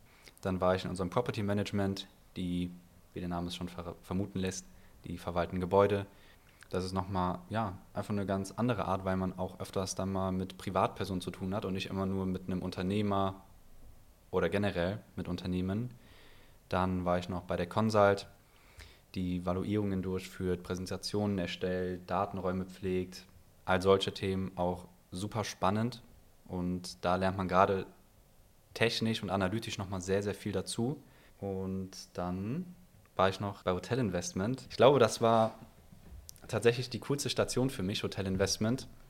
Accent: Neuwied, Rhineland-Palatinate, Germany; Ich komme nicht hier aus dem Frankfurter Raum, ich komme aus Neuwied, das ist so anderthalb Stunden von hier weit weg.

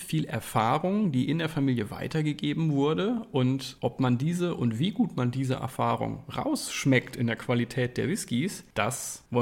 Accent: Saxony, Germany; accent: Saxon; wie meinen heimischen sächsischen Akzent. Den kann ich ganz gut, den darf ich, glaube ich, benutzen als Wurzelsachse.

